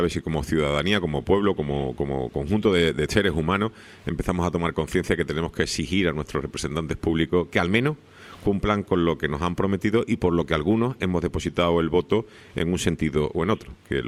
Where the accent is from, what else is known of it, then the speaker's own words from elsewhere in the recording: Spain; los españoles somos resilientes, los españoles como pueblo hemos pasado por situaciones muy complicadas